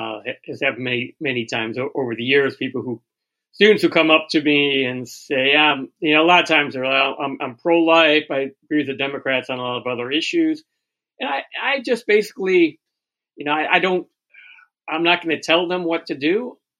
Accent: Chicago, Illinois, United States; I'm from Chicago. There's no choice.

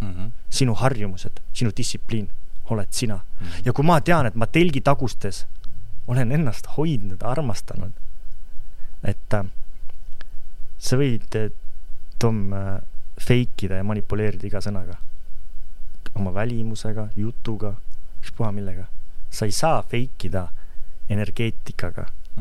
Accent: Surju, Pärnu County, Estonia; kuna ma olen pärit siis Pärnumaalt Surjust, metsa seest

